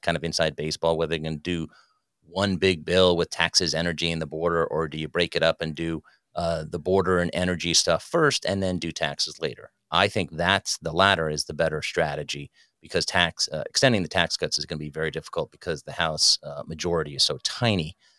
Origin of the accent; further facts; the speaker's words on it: New York, United States; I'm from New York, so I didn't get to meet Trump when he was in New York until we interviewed him